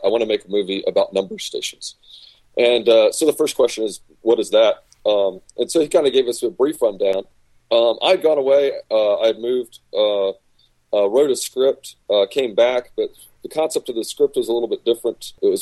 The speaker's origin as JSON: {"language": "English", "town": "Atlanta", "region": "Georgia", "country": "United States", "said": "I'm from Atlanta, so I was we met there"}